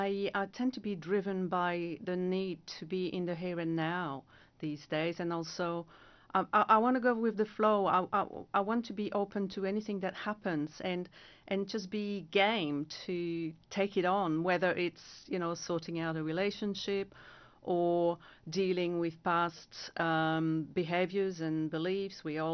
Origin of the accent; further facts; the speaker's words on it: Belgium; now in Australia; I come from Belgium and I have been living in Australia since the early 80s. But there's always a little part of me which is Belgian. And there is a part of me which is Australian, who has become Australian.